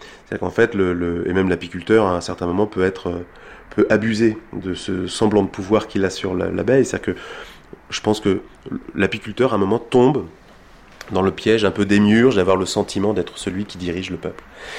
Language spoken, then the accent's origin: French; Île-de-France, France; born there; Je suis né en Seine-Saint-Denis